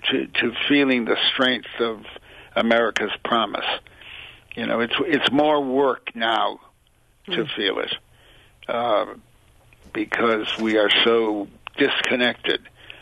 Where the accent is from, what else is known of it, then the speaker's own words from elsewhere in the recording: United States; But, you know, I'm an American. I go with the larger figure.